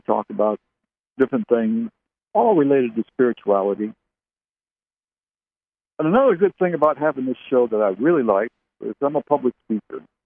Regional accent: Barrie, Ontario, Canada; also born or lived in Ottawa / New Brunswick / Halifax, Nova Scotia; I was born and raised in Canada. You know, I lived in Barrie. I was born in Barrie, Ontario. I lived in Ottawa, the capital. I lived in New Brunswick, Halifax, Nova Scotia, Fredericton, and Oromocto in New Brunswick.

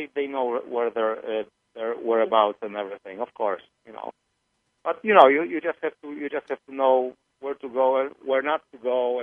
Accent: Poland; English is a second language; I'm originally from Poland, so neighboring countries.

